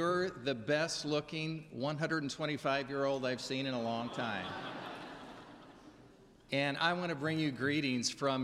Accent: Oklahoma, United States; Now, I know I'm from Oklahoma, and so I can't technically claim the Trevecca as my home

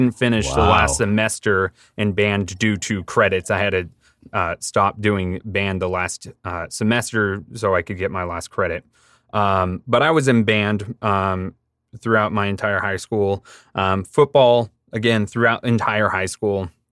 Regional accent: Bonney Lake, Washington, United States; also born or lived in Seattle / Kirkland; So I was born in Seattle and kind of grew up a bit in Kirkland, and then we moved to Bonnie Lake when I was in elementary. And so I kind of grew up in this area most of my life.

